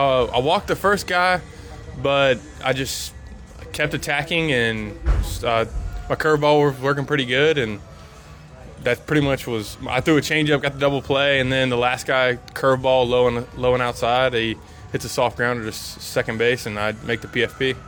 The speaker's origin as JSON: {"language": "English", "region": "Virginia", "country": "United States", "tie": "born or raised there", "also_born_or_lived": "Durham", "said": "so my bio says I'm from Durham, but I was actually born in Durham, raised in Virginia."}